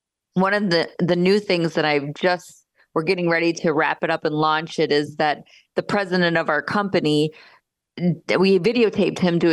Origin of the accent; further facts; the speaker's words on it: Florida, United States; I grew up in North Florida, and they're just a quirky little bird.